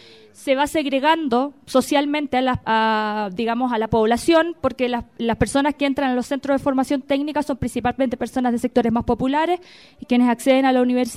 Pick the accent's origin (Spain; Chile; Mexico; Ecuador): Chile; como parte de un proyecto de intervención en mi país, que fue en gran parte maniobrado desde Estados Unidos